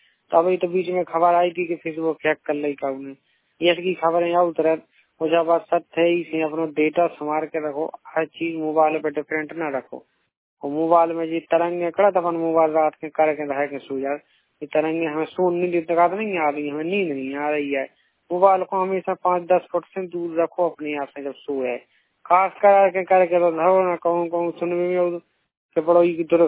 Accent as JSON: {"language": "Hindi", "town": "Jhansi", "region": "Uttar Pradesh", "country": "India", "said": "हम झांसी से हैंगे।"}